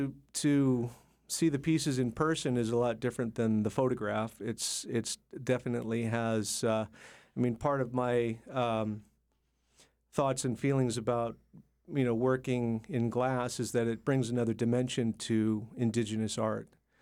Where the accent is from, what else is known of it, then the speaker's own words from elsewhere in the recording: Seattle, Washington, United States; brought the whole family down to Seattle. And then that's where we ended up growing up in Seattle.